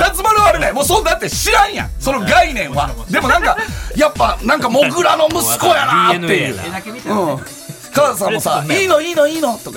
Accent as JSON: {"language": "Japanese", "town": "Hakodate", "region": "Hokkaido", "country": "Japan", "said": "函館出身やから。"}